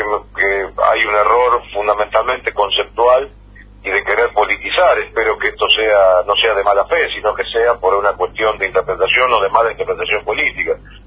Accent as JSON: {"language": "Spanish", "region": "Santa Fe", "country": "Argentina", "said": "como santafesinos le queremos hacer saber a la intervención que queremos participar en las decisiones que se tomen."}